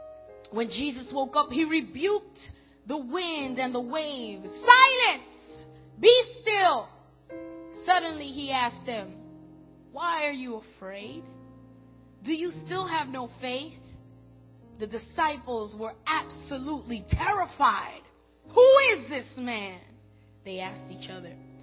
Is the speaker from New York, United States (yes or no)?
yes; New York City, New York, United States; born there; I was born in Queens and I got a little hood in me.